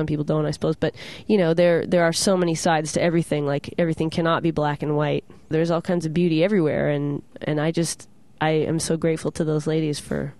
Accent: Tacoma, Washington, United States; I grew up in Tacoma, Washington, which is a pretty poor town

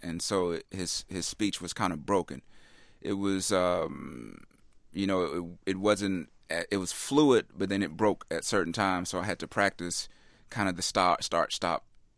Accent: the South, United States; maybe because I was raised from the South and, you know, we always have this kind of thing from the South where we kind of feel like, you know, people look at us as country bumpkins or whatever.

